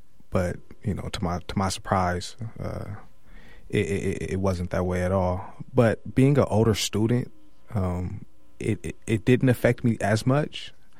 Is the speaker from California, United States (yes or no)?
yes; San Diego, California, United States; So I'm born and raised in San Diego. So, you know, when we think of Berkeley, down in Southern California